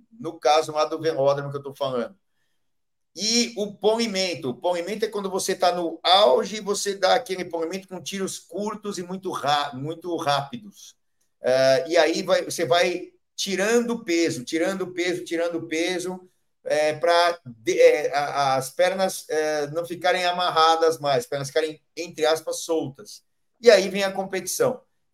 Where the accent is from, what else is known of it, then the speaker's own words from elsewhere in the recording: Barbacena, Minas Gerais, Brazil; quando eu competia lá, quando era pequeno lá em Barbacena, isso nos anos 80, 90.